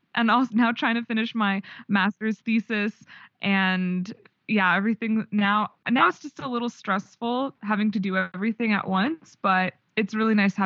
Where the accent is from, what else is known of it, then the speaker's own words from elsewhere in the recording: Canada; now in Switzerland; I'm from Canada. My family immigrated to Canada from Ukraine, and I studied mechanical engineering in Montreal